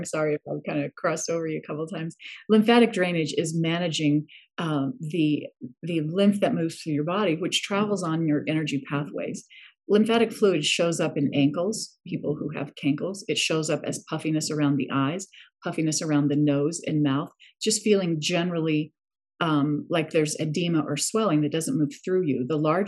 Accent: Arizona, United States; born there; also born or lived in Utah / Los Angeles; No, I was born in Arizona.

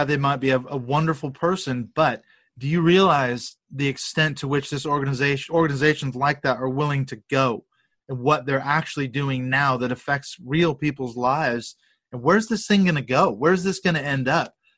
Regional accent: Seattle, Washington, United States; We grew up evangelical in the Seattle area

